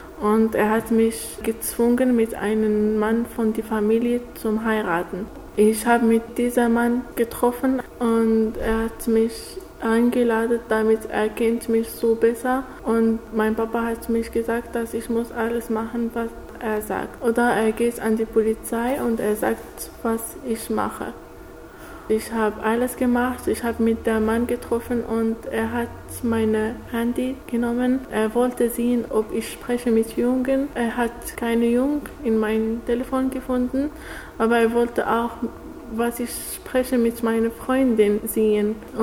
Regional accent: Morocco; moved away; Ich bin 23 Jahre alt. Ich komme aus Marokko.

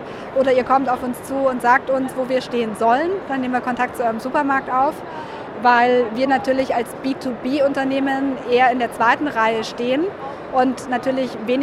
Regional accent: Germany; wir sind ja in Deutschland und wie funktionieren wir Deutschen?

